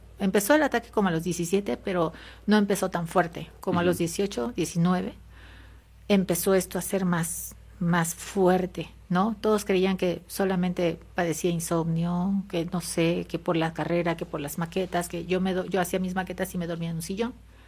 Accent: Orizaba, Veracruz, Mexico; born or raised there; also born or lived in Catemaco

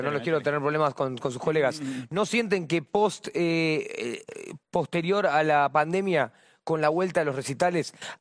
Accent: Argentina; porque yo voy también de argentino, como sea, no soy el argentino pesado que le gusta hablar de argentinos

